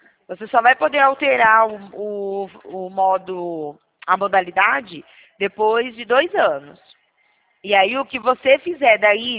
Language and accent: Portuguese; São Carlos, São Paulo, Brazil; Eu sou aqui de São Carlos